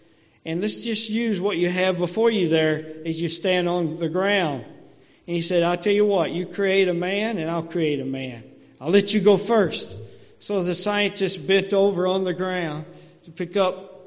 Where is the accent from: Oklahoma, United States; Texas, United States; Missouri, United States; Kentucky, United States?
Kentucky, United States; I'm from Kentucky, thinking.